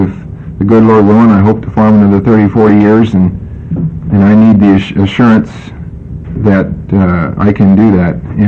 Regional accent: Oregon, United States; I am from Marion County. I'm a full-time farmer, a third-generation farmer on the same farm.

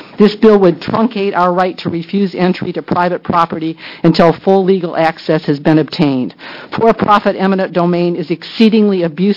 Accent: Moala, Oregon, United States; from Moala, Oregon.

